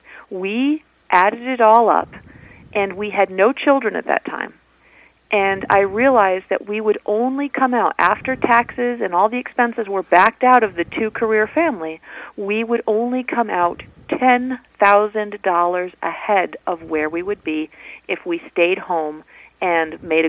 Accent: New York, United States; And I grew up in Appalachian culture. So down in the valleys, people were commuting into Albany, New York, into the capital, and were professional and things like that.

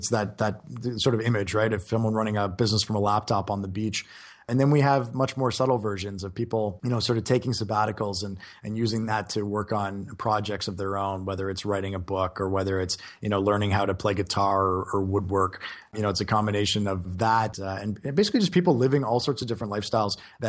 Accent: Canada; now in Spain; So I'm originally from Canada.

